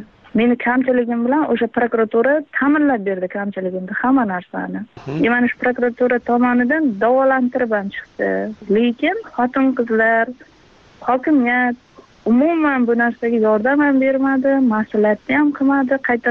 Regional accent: Qamashi, Qashqadaryo Region, Uzbekistan; born there; Qashqadaryo viloyati Qamashi tumanida tug'ilganman.

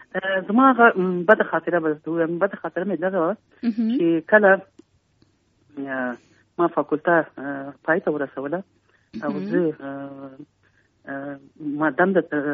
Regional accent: Kabul, Afghanistan; ما زه په کابل کې پیدا یم، په 1993 کال کې پیدا یم.

